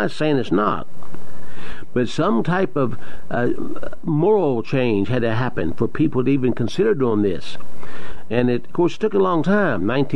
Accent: the South, United States; because I'm a Southerner and I love Southern heritage.

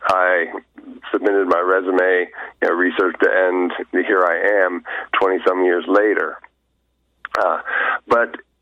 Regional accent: Zimbabwe; born there; my parents were missionaries in Africa. I was born in Zimbabwe, Africa. Grew up in a Christian home.

